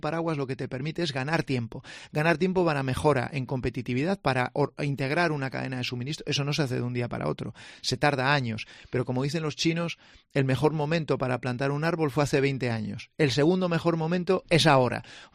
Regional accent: Santander, Cantabria, Spain; soy de Cantabria, vivo en Santander, un puerto también muy especializado en el coche

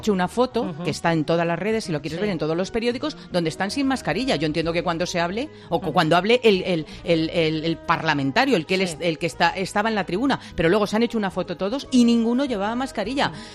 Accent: Madrid, Community of Madrid, Spain; a mí me molesta especialmente como madrileña

